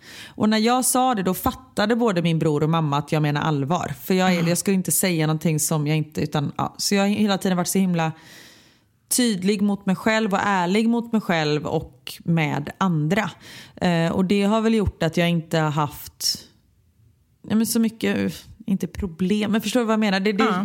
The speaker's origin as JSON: {"language": "Swedish", "town": "Gothenburg", "region": "Västra Götaland County", "country": "Sweden", "said": "jag kommer från Örgryte och du kommer från Kottedala, och det, vi har ju haft extremt olika uppväxter"}